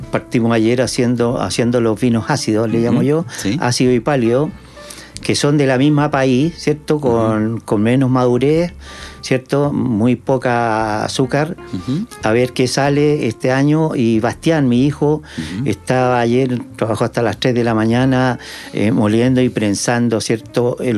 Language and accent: Spanish; Concepción, Biobío, Chile; Soy penquista.